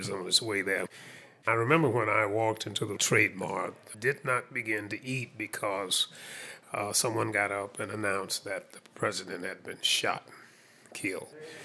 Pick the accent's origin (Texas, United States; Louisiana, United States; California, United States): Texas, United States; Dallas; from Dallas, Texas.